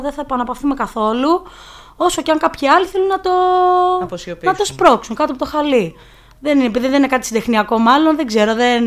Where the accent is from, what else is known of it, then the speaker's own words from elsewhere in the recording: Elefsina, Attica, Greece; Και εγώ, επειδή είμαι από την Ελευσίνα, να το ξαναπούμε την Ελευσίνα.